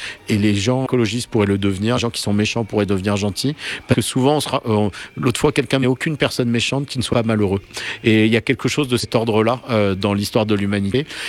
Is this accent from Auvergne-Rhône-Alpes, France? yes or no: no; Nice, Provence-Alpes-Côte d'Azur, France; Moi, je suis niçois comme Yves Klein